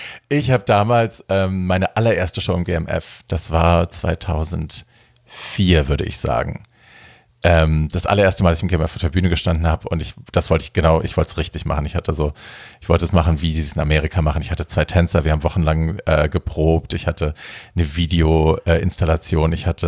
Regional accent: Hesse, Germany; Ja, ich komme ja aus Hessen, aus der Ecke

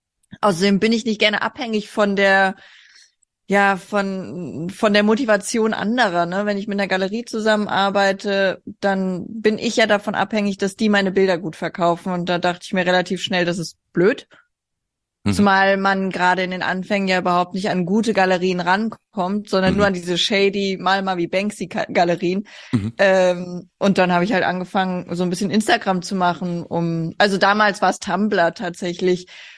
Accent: Hesse, Germany; in dem Dorf, in dem ich aufgewachsen bin, wurden mehr Drogendealer hochgenommen, die nach Frankfurt geliefert haben

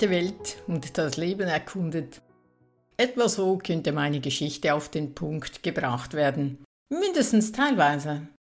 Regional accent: Bern, Switzerland; Aufgewachsen bin ich in der Schweiz, im Berner Seeland.

